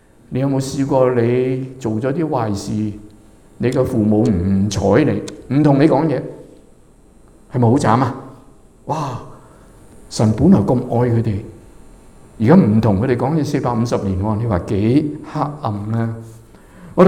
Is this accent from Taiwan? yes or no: no; China; 所以我们中国人有一句话说代罪羔羊